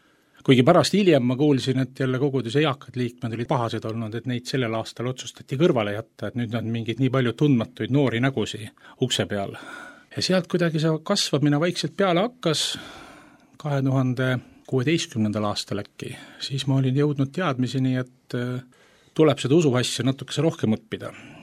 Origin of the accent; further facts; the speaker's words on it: Tallinn, Harju County, Estonia; Minu lapsepõlv möödus Tallinna vanalinnas ja ma olin vast 4-aastane